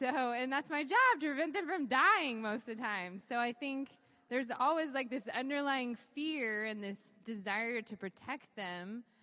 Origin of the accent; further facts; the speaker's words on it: Salt Lake City, Utah, United States; I am from Salt Lake City.